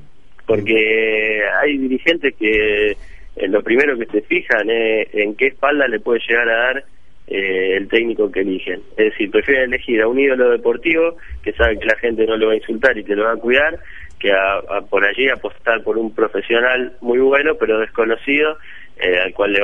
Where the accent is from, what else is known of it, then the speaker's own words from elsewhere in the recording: Argentina; incluso en mi país, en Argentina